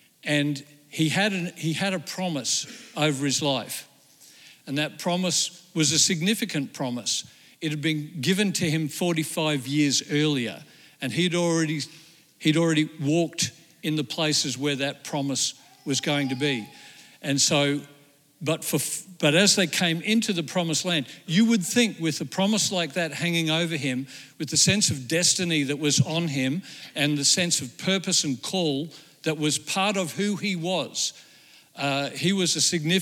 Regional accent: Australia; you're kind of like wondering as an Australian, are they going to let us in?

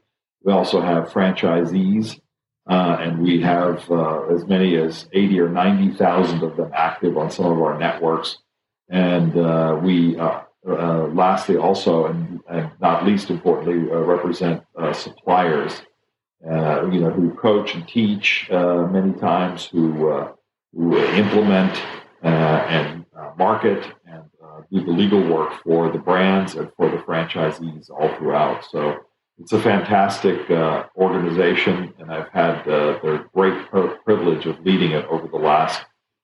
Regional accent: Germany; moved away as an adult; now in United States; I grew up in Germany until I was 19 years old, and came to the United States to begin my career and my education

